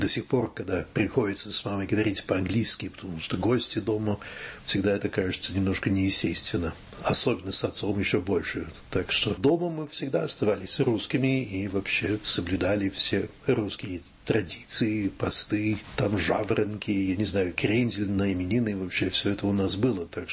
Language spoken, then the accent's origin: Russian; Île-de-France, France; я родился под Парижем. В 1945 году, когда вот как раз когда война кончилась, конечно, я этого не помню, но родители, для них это много чего значило. И мы жили здесь.